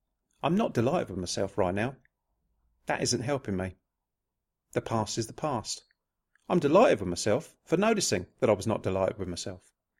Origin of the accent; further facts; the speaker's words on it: United Kingdom; I am British and I live in West Sussex, United Kingdom.